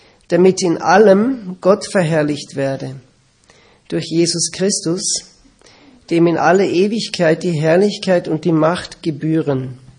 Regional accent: Austria; now in Switzerland; Ich bin Österreicher. Wir wohnen in der Schweiz und wir treffen uns in Deutschland.

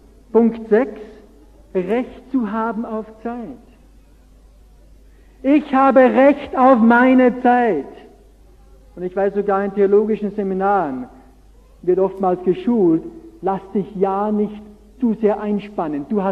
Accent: Austria; Ich komme ja auch aus Österreich.

